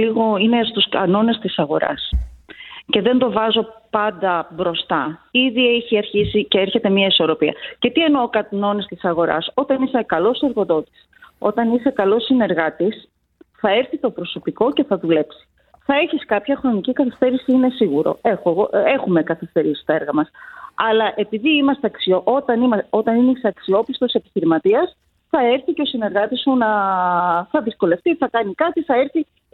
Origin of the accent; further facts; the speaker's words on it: Kozani, Western Macedonia, Greece; Είμαι από την Κοζάνη.